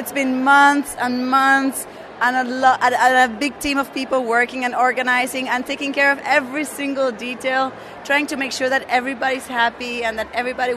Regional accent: Argentina; and I'm from Argentina.

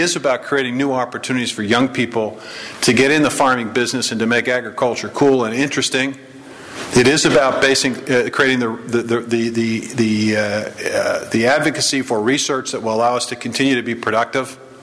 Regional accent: Iowa, United States; a problem in many areas of my home state, now becomes a vital ingredient

